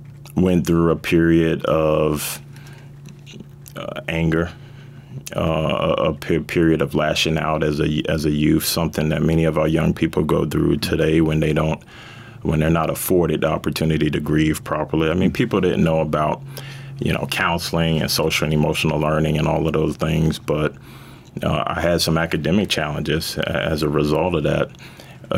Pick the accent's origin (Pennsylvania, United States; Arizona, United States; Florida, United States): Florida, United States; I grew up in South Florida, and for the first 8 years or so of my life, I had a really healthy, normal childhood.